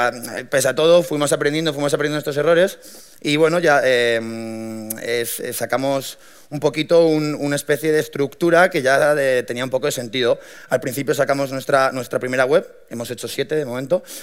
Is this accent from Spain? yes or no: yes; Madrid, Community of Madrid, Spain; Nosotros somos 3 chavales de Madrid, de zonas distintas, muchos amigos